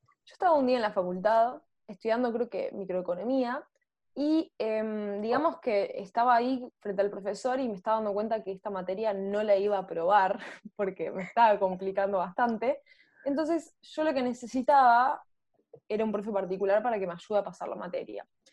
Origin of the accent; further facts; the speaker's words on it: Buenos Aires, Argentina; tengo 23 años, soy de Buenos Aires y soy emprendedora tecnológica.